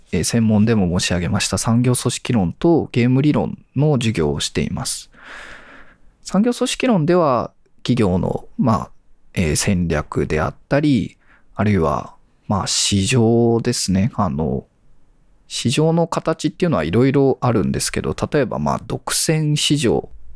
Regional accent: Osaka, Japan; moved away as an adult; also born or lived in Kyoto; 生まれ育ったのは大阪でして、で大学で、京都に行きまして、そこで大学院を卒業して、その後、就職して高崎経済大学、2020年に赴任しました。

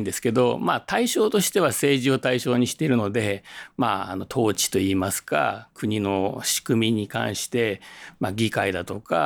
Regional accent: Kashiwa, Chiba, Japan; born there; now in Takasaki, Japan; 群馬県とは関係なくて千葉県で生まれまして、千葉県柏市で生まれております。

